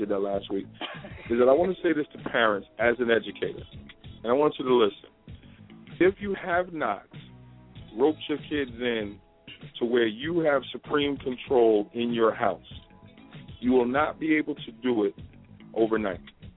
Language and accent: English; Carneys Point, New Jersey, United States; And like I said, I'm from the Carneys Point area.